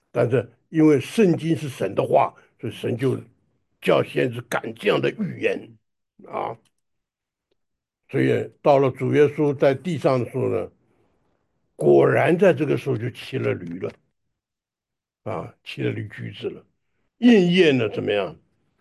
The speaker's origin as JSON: {"language": "Chinese", "country": "China", "said": "所以我们中国人常常讲，事实胜于雄辩，对不对？"}